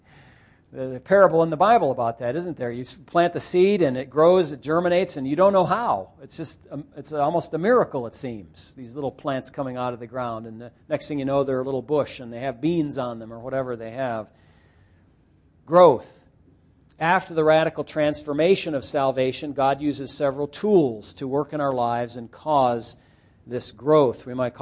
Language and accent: English; Chelsea, Michigan, United States; also born or lived in Milan / Ypsilanti; It's not, you know, where I grew up in Chelsea or Milan or Ypsilanti or whatever.